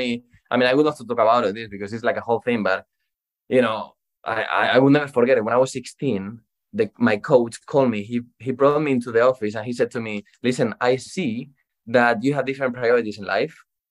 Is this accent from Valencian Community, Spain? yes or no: no; Madrid, Community of Madrid, Spain; So basically, I am from Spain, Madrid.